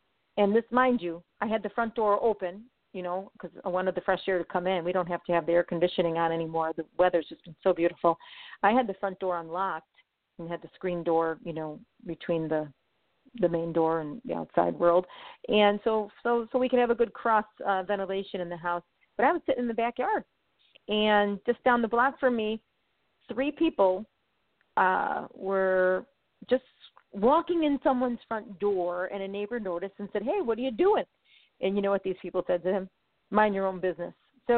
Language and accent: English; Chicago, Illinois, United States; I grew up in Chicago, and we never locked the doors.